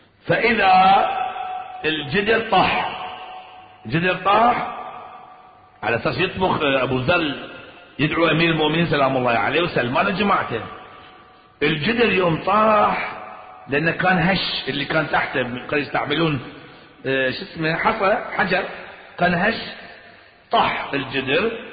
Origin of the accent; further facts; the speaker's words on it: Bahrain; ناس عندنا في البحرين في أماكن ثانية عجايز كبار صغار